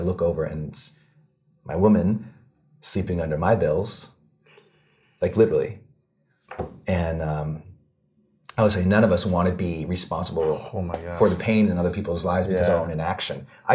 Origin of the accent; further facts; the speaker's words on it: Montana, United States; Growing up in Montana, we just had nothing.